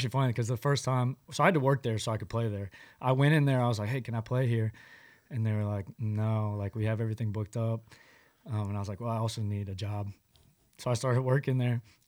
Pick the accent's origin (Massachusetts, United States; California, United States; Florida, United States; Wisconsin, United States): Florida, United States; And so that's why I grew up in Florida.